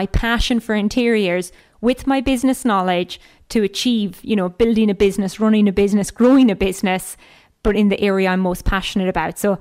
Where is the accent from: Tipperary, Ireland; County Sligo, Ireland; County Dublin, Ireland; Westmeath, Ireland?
County Sligo, Ireland; Ballymote; I grew up in Ballymote in County Sligo. My dad had a drapery shop.